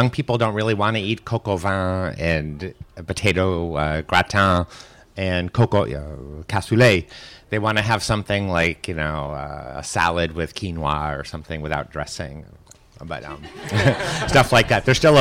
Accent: United States; now in Paris, France; I thought, well, you know, I'm American in Paris.

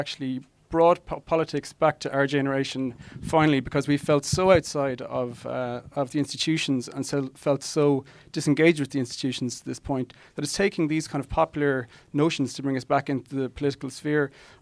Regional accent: Limerick, Munster, Ireland; now in Dublin, Ireland; I voted in Dublin for the first time. I'm from Limerick originally. I voted in Dublin for the first time after being here on and off for about 10 or 12 years

